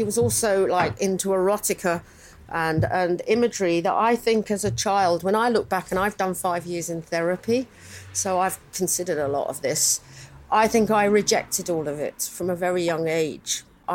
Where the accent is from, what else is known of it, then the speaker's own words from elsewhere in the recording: Chiswick, London, United Kingdom; I grew up in Chiswick. This was my parents' first house that had my two brothers in, but they moved and I grew up on Sutton Court Road. I grew up just around the corner, within a mile of here.